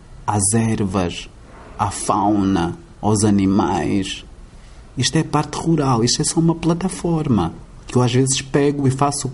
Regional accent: Angola; para que nós pensemos na nossa existência como angolanos

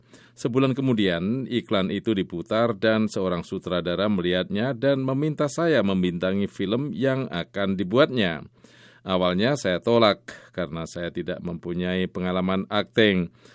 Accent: United States; Meskipun mereka tahu saya orang Amerika

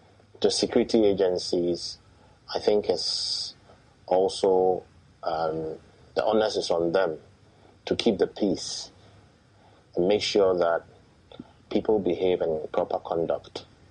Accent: Ghana; what plays an integral part of who we are as Ghanaians is our culture, our norm

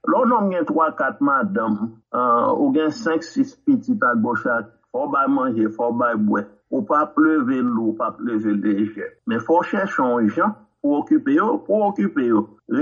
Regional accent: Haiti; en tant qu'Haïtien qui fait dans le pays, en bagage haïtien

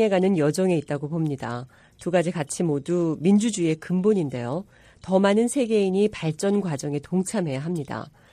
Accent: Texas, United States; Korean is a second language; also born or lived in Missouri; 저는 미주리주에서 태어나 텍사스주에서 자랐는데요. 텍사스에 있는 작은 지역 언론에서 일하고 있었어요.

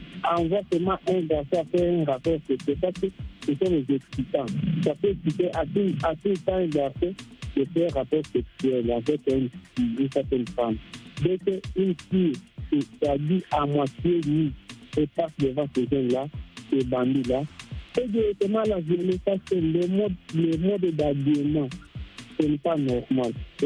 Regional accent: Goma, North Kivu, DR Congo; À Goma, j'habite à Goma, je suis quelqu'un de Goma.

